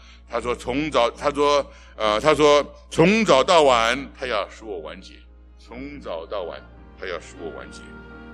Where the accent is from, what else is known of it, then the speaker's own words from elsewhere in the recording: China; 我不知道我们中国人有一个母亲很了不起的